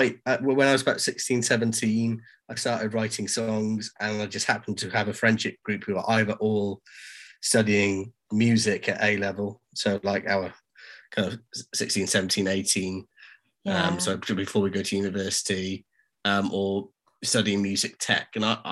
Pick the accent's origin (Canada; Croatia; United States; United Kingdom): United Kingdom; Cardiff, Wales; now in Newcastle, United Kingdom; I'm not originally from Newcastle, so I moved up from Cardiff in Wales, and was just sort of kind of feeling out the local scene.